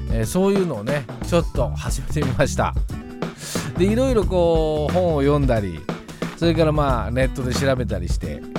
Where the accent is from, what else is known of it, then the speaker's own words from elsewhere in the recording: Kansai, Japan; 私関西出身なんですけど